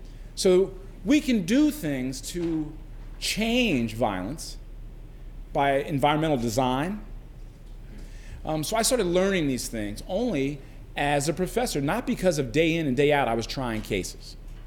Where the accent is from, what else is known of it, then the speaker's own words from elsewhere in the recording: Philadelphia, Pennsylvania, United States; I grew up in Philadelphia and I love Philadelphia.